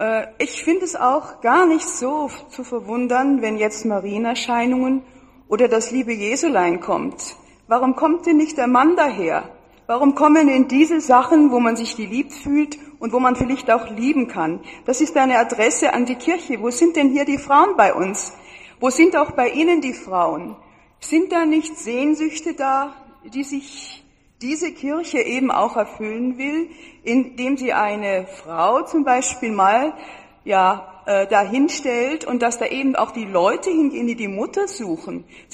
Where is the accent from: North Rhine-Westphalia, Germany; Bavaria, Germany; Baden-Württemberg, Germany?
Bavaria, Germany; Munich; Ich komme aus München, bin heute den ersten Tag da.